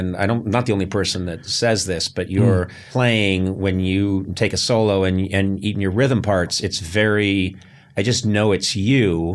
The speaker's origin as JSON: {"language": "English", "town": "Akron", "region": "Ohio", "country": "United States", "said": "It's great to be here in Cleveland. I'm actually from Akron."}